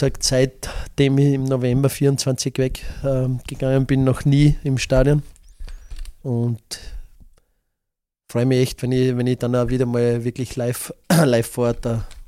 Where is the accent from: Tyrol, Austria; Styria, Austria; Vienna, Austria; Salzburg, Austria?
Styria, Austria; Buch bei Weiz; es erinnert mich an Buch bei Weiz, die Gang da, an meine Heimat.